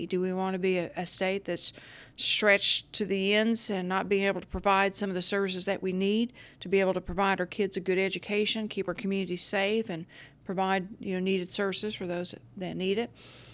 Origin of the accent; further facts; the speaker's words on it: Oklahoma, United States; I am so proud of our fellow Oklahoman